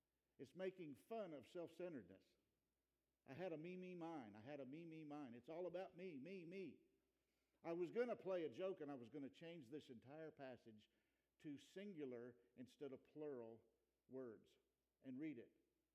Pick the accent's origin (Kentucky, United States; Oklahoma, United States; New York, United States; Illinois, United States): Kentucky, United States; Wilmore; And I'd been in that place numbers of times growing up in Wilmore.